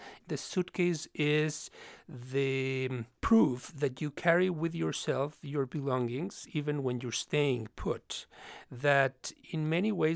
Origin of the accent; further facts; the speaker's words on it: Mexico; now in United States; I grew up in Mexico in the 60s and 70s